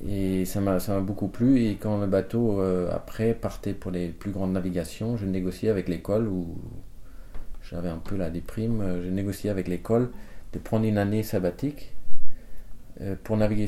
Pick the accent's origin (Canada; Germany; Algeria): Germany; J'ai d'abord cherché en Allemagne parce que je suis né en Allemagne, j'habitais en Allemagne.